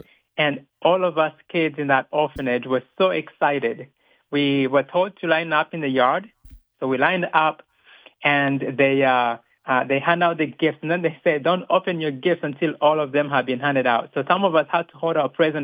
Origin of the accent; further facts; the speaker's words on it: Rwanda; I was born and raised in Rwanda at a time when tribal unrest was at its greatest.